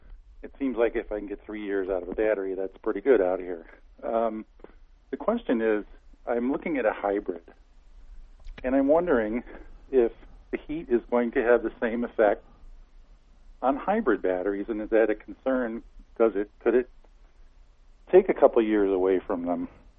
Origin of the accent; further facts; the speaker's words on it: Midwest, United States; Yeah, I came from the Midwest, and okay.